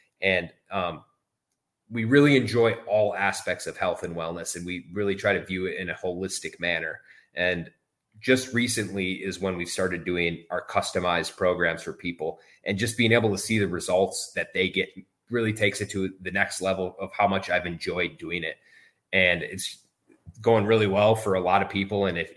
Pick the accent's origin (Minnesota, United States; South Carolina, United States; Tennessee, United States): Minnesota, United States; And well, I'm a Timberwolves guy. I'm from Minnesota.